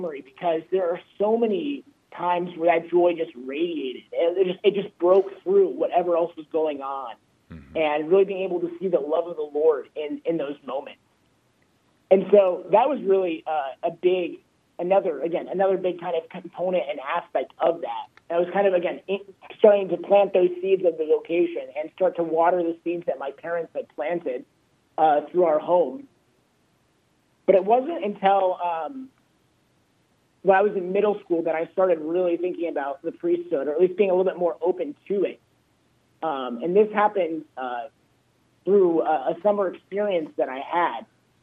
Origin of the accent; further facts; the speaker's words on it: Lincoln, Nebraska, United States; I'm originally from Lincoln, Nebraska. It's the diocese that I study for.